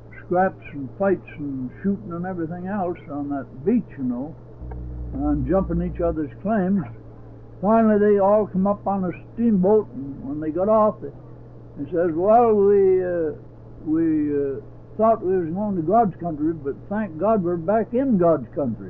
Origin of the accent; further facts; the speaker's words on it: Ontario, Canada; born there; I was born in Elsecraig, Ontario. That's about 27 or 28 miles northwest of London, Ontario.